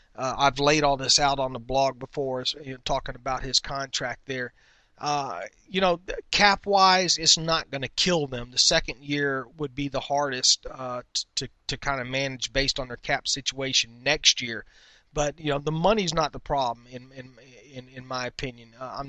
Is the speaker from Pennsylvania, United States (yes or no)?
yes; Erie, Pennsylvania, United States; moved away as an adult; I grew up in Erie, joined the Army in 1990, and haven't been back since.